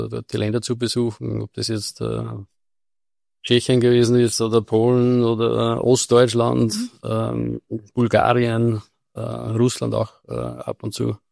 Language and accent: German; Upper Austria, Austria; accent: Innviertel dialect; now in United States; Also ich habe meinen Innviertler Dialekt nicht vergessen. Also war mir wichtig, dass ich den beibehalten habe.